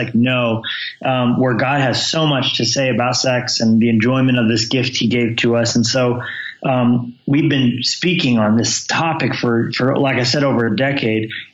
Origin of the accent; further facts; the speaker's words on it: New Mexico, United States; also born or lived in Colorado; I'm originally from Colorado and was raised in New Mexico, and then eventually found myself newly married to my beautiful wife, Jennifer, living in Southern California.